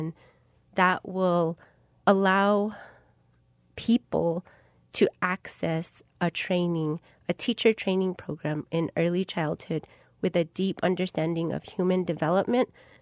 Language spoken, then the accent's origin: English; New Mexico, United States; I'm from Kochti, Kiwa and Oke Wenge. I reside in Kiwa, but I'm from both communities